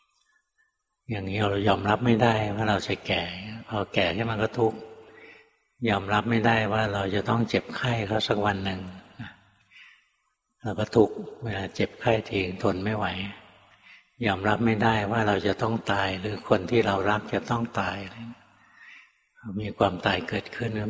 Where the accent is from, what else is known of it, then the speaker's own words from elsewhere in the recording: Bangkok, Thailand; ตอนหลวงพ่อเด็กๆนะอยู่เกิดในกรุงเทพนี่แหละ